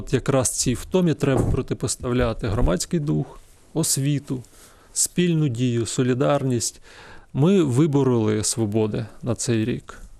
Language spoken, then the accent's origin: Ukrainian; Zaporizhzhia, Zaporizhzhia Oblast, Ukraine; Я сам з Запоріжжя